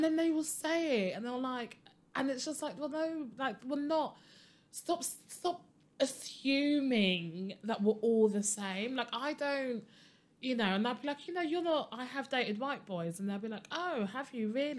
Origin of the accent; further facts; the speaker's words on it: Hackney, London, United Kingdom; I grew up in Hackney, you know, I'm a Londoner through and through